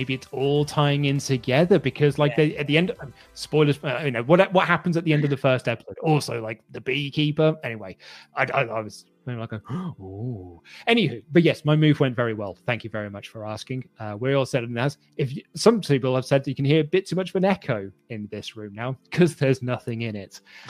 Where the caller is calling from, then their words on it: India; I'm from India.